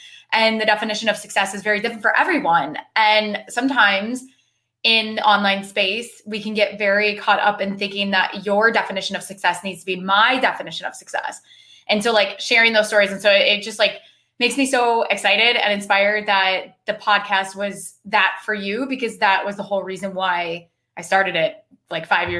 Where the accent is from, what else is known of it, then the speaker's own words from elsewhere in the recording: Iowa, United States; now in Chicago, United States; so I live in Chicago now. I grew up in Iowa.